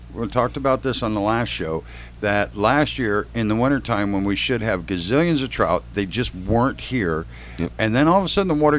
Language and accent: English; Midwest, United States; when I grew up up in the Midwest, and, you know, you jump in the water, it's cold, it's at least cool